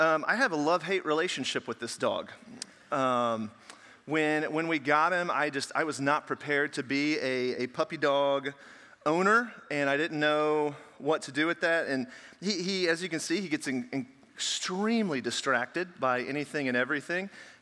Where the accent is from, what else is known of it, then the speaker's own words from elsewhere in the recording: Tennessee, United States; So growing up in Tennessee, I was a big Tennessee college football fan.